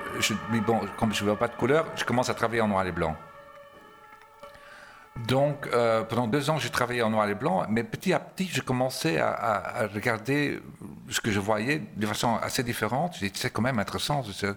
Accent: Belgium; Donc, j'avais un rapport un peu compliqué avec mon pays natal, la Belgique

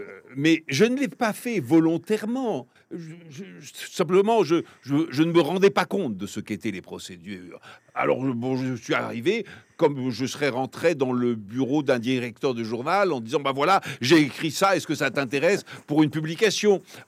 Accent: France; Mais aussi, je suis français.

